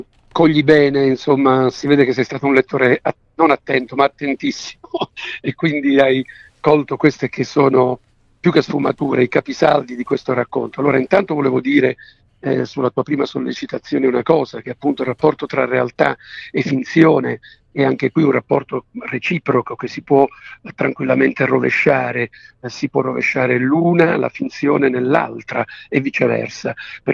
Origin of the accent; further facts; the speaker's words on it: Apulia, Italy; born there; del mio villaggio, quello in cui sono nato in Puglia